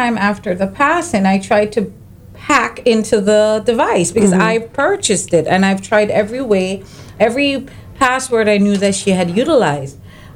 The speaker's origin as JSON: {"language": "English", "country": "Jamaica", "tie": "born or raised there", "moved": "yes", "lives_now": "United States", "said": "I do have a slight accent. I am from Jamaica. I was born and raised."}